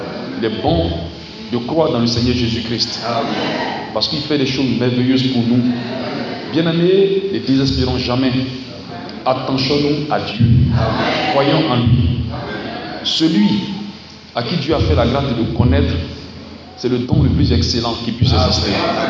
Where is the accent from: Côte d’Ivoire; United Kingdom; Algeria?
Côte d’Ivoire; Bondoukou, Zanzan; born there; c'est quand il était en fonction à Soko que moi je suis né ici à Bondoukou.